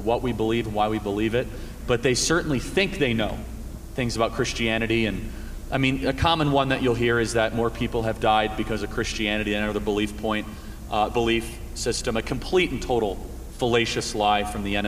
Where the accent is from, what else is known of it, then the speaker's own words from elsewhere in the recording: Chicago, Illinois, United States; So I grew up in Chicago, the fun thing about being from Illinois